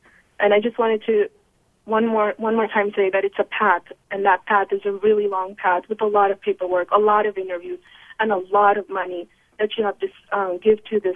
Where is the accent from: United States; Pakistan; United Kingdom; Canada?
Pakistan; I'm from Pakistan.